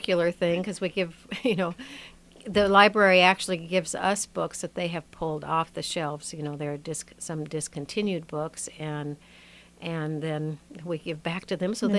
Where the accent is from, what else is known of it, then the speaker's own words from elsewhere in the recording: Sioux City, Iowa, United States; I grew up in Sioux City, and it was a long walk to the library, but it was an old building this old stone building that looked kind of like a castle to me.